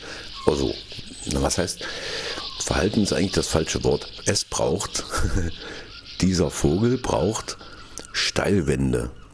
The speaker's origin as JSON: {"language": "German", "region": "East Germany", "country": "Germany", "said": "Als Ostdeutscher fährt man ja an die Ostsee."}